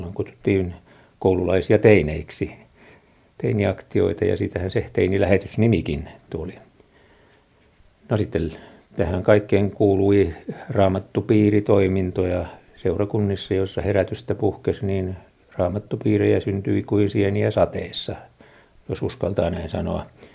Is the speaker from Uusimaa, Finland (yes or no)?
no; Luumäki, South Karelia, Finland; Luumäen seurakunnasta, sieltä Etelä-Karjalan ja Kyvenlaakson rajoiltahan olen kotoisin, taikka sanotaan nyt näin 9 vuodesta eteenpäin elämääni elin nuoruuttani siellä, lapsuutta ja nuoruutta.